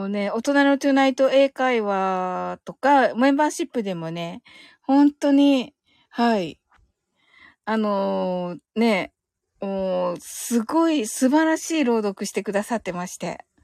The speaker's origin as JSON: {"language": "Japanese", "region": "Kyushu", "country": "Japan", "accent": "Kyushu", "said": "九州人なんでね。"}